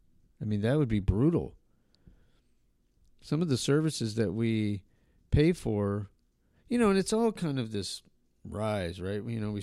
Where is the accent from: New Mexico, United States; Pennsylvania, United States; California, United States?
New Mexico, United States; Albuquerque; We actually, I grew up in Albuquerque, so there was the Octopus Car Wash, which is actually featured in Breaking Bad.